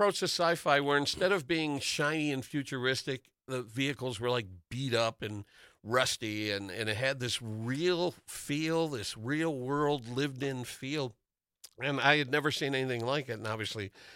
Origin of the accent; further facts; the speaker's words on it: Midwest, United States; growing up in the Midwest, you know, you go in, it's escapism.